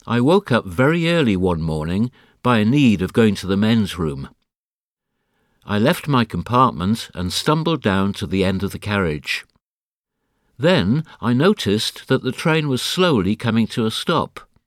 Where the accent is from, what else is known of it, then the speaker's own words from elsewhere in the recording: Zambia; I grew up in Zambia, in Africa, and when I was old enough to start school, my parents sent me to a school down in Bulawayo.